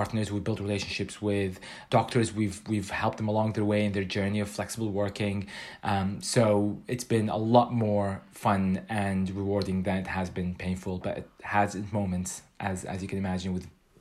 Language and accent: English; Canada; now in United Kingdom; And I come originally from Canada, and in Canada we have a similar public healthcare system as well. And, you know, both as a UK resident and as a Canadian